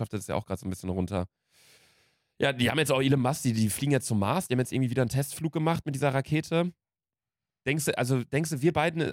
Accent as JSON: {"language": "German", "region": "North Rhine-Westphalia", "country": "Germany", "tie": "born or raised there", "said": "Aber bei uns Kleinstadt, OWL und so, da ist es ja auch so ein bisschen, ist ja auch so ein bisschen geprägt irgendwie, ja, Arbeitergesellschaft und so."}